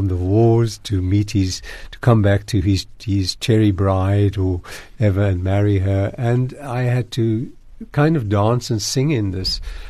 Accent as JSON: {"language": "English", "town": "Bellville", "region": "Western Cape", "country": "South Africa", "tie": "born or raised there", "also_born_or_lived": "Germiston", "said": "I was born in Germiston, but my parents moved down to the Cape at some stage. We eventually ended up living in Belleville. And I was in the Belleville North Primary School."}